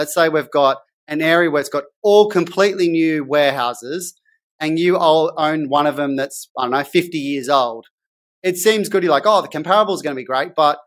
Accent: Sydney, New South Wales, Australia; So I grew up in Sydney's West. It was farmland, like Kellyville and the Hills District didn't exist.

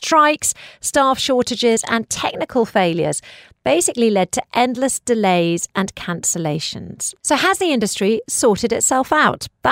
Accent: United Kingdom; I can say that as a British person

